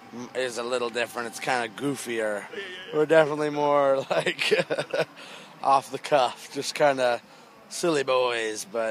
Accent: the South, United States; Because, you know, growing up in the South, you don't hear a whole lot about it, especially like the underground stuff.

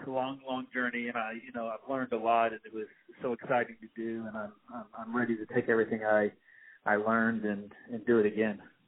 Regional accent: Oklahoma, United States; we shot in Oklahoma, which is where my home state, where I'm from.

